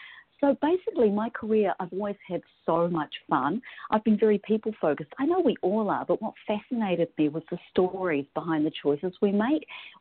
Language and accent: English; New Zealand; now in Seattle, United States; I am from New Zealand. I'm now based in Seattle, and I'm so blessed. I love Seattle. Washington State is absolutely stunning, but I am from New Zealand. And growing up in New Zealand, we grew up with British and American TV shows.